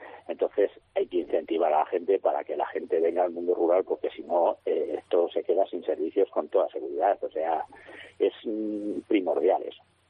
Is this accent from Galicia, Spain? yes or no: no; Castejón, Navarre, Spain; mi pueblo es Castejón, no es Mandallona.